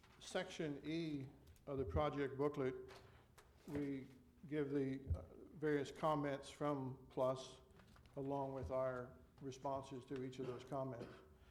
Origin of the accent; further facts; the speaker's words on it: Lincoln, Delaware, United States; I'm an engineer from Lincoln, Delaware.